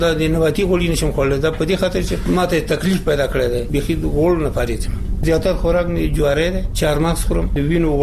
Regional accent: Nuristan, Afghanistan; now in Kabul, Afghanistan; مونږ د نورستان یو چې دلته فردن بعضې شیان په مونږ ډېر بد لګېږي

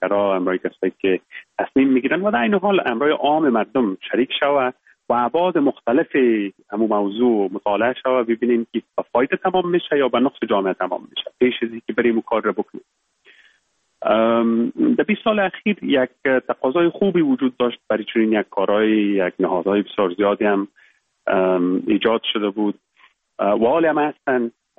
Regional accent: Khost wa Fereng, Baghlan, Afghanistan; born there; moved away as an adult; also born or lived in Kabul / England; ما در ولایت بغلان متولد شدیم، یکی از ولسوالیهایش خوست و فرنگ نام داره. صنف 7 مکتب یا صنف 8 مکتب و بعد لیسه استقلال کابل در خواندیم. زمینه تحصیل مساعد شد که بعد از صنف 12 بیایم به انگلستان،

